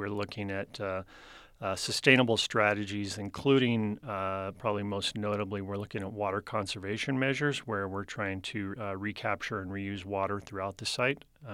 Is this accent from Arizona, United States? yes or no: yes; Arizona, United States; I'm a native of Arizona, fourth generation native, actually.